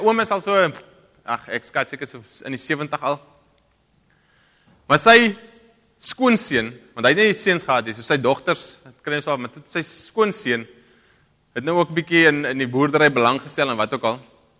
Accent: Karoo, South Africa; my aksent kom van daar af. Daar uit die Karoo uit. En dis net so 'n wonderlike ervaring om te kan groot word in so 'n plek.

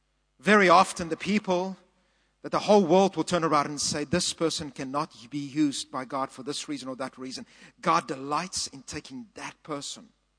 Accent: South Africa; And one of the strangest things about being a South African and being within the church world is that we often compete spiritually with one another.

